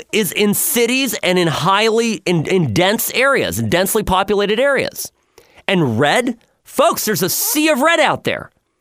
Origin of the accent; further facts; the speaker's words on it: California, United States; Now, I realize I'm a rube from Orange County, so you got to bear with me here.